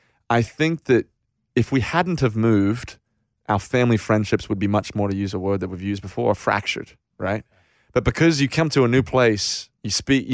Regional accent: Australia; accent: Australian; my accent has been very compromised now, but very Australian.

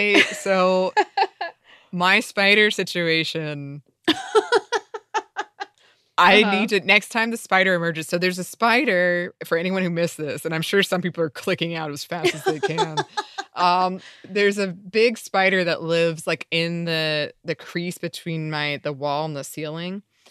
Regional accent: Australia; I'm Australian, and as a true stereotype, I absolutely love spiders.

